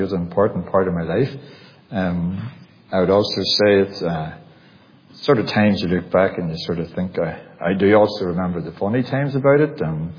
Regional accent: Northern Ireland, United Kingdom; I was brought up in the Clocker Valley. I came into this world back in September 1972. Born to Wills and Lucinda, so before you all calculate, I'm still in my 40s, so still just, I'm the second eldest.

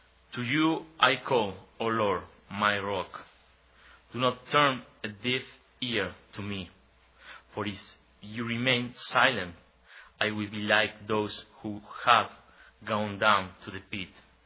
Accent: Argentina; English is a second language; now in United States; As Pastor Adam has already said, I'm from Argentina. I was learning English for almost two years.

